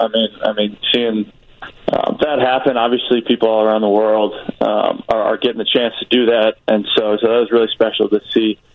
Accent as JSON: {"language": "English", "town": "Chicago", "region": "Illinois", "country": "United States", "tie": "born or raised there", "said": "obviously growing up in Chicago around Bears fans my whole life."}